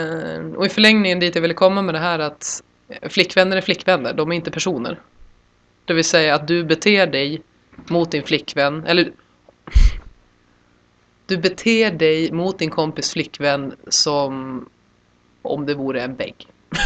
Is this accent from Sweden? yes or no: yes; Norrland, Sweden; Jag är uppvuxen i Norrland.